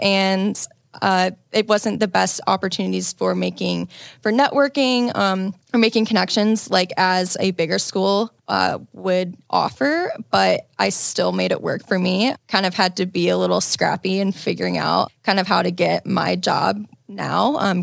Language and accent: English; Indiana, United States; With that, I am originally from Indiana. I'm from outside of Chicago. I call it like the Jersey of Chicago because no one would know where it is.